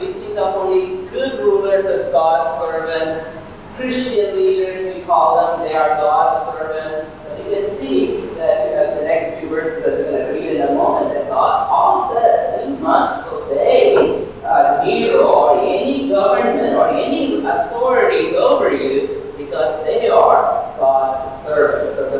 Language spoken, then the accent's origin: English; India; I'm an Indian, so I was not that much into, I am still not an Indian, so not that much into politics